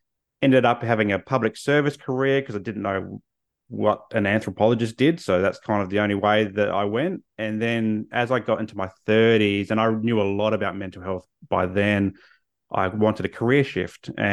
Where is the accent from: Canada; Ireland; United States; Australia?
Australia; As an Aussie, we love our sport.